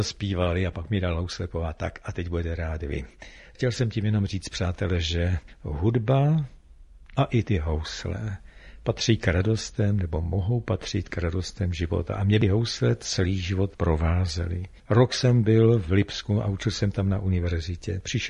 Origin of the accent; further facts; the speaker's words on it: Třebenice, Ústí nad Labem Region, Czechia; born there; narodil jsem se v Třebenicích a jsem za to velice hrdý.